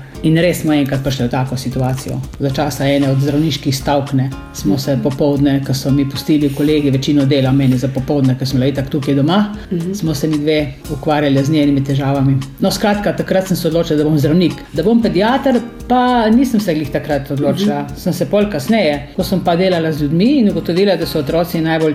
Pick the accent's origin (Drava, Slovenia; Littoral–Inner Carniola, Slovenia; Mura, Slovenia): Littoral–Inner Carniola, Slovenia; Prem; born there; now in Ilirska Bistrica, Slovenia; Jaz sem rojena na Premu, prav doma sem rojena.